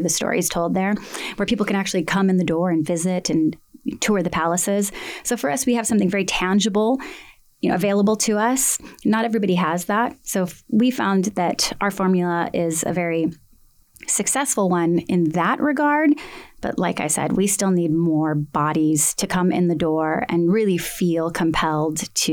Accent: Hawaii, United States; I'm a daughter of Hawaii. I am of Hawaiian descent, and so therefore I have that designation.

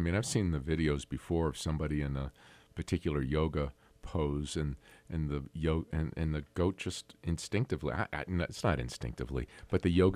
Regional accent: East Coast, United States; Now, there were oyster shucking, done a lot of that, but I'm from the East Coast.

